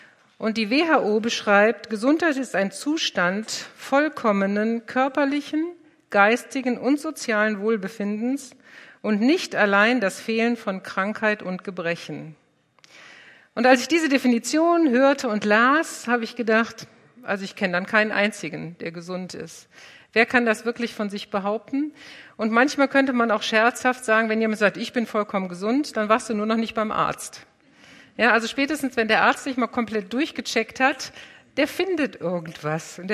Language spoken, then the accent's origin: German; Krefeld, North Rhine-Westphalia, Germany; accent: Hochdeutsch; Also ich komme aus Krefeld, das ist am Rhein. Düsseldorf ist rechts am Rhein, Krefeld ist links am Rhein, etwa 690 Kilometer nördlich von euch. An meiner Sprache merkt ihr, dass ich nicht von hier komme, dass ich Hochdeutsch spreche.